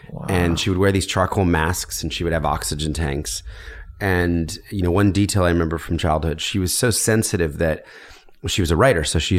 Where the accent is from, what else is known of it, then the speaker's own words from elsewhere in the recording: Philadelphia, Pennsylvania, United States; born there; I was born in Philadelphia. My parents were, you know, straight middle class.